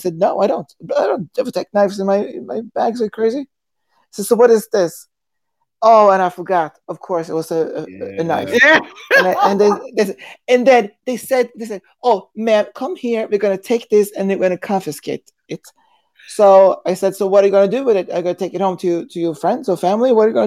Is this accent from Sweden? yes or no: yes; Sweden; I'm from Sweden, actually. I just can't fall asleep.